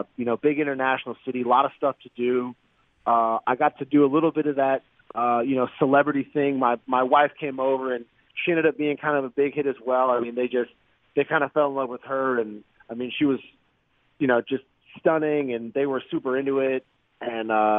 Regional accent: Jupiter, Florida, United States; my spring training is going to be in my hometown, like in my backyard, and for all my friends and family to see how all that hard work had kind of come full circle, and to be able to represent my town like

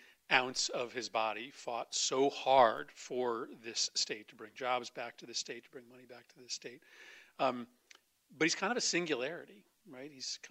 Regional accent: Connecticut, United States; I grew up in Connecticut with two U.S. senators, right?

